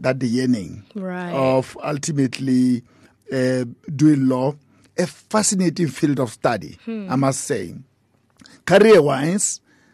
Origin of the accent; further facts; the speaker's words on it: Free State, South Africa; I grew up in the Free State. We stayed in different towns when I was still very young. In fact, I was born at Wessersbron in the Free State.